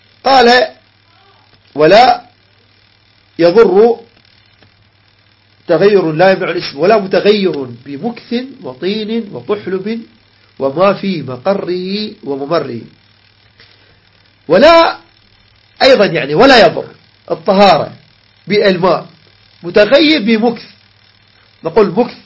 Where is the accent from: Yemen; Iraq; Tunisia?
Iraq; عجين الدقيق عندنا بالعراق سمي طحين وعجنوسة وعجين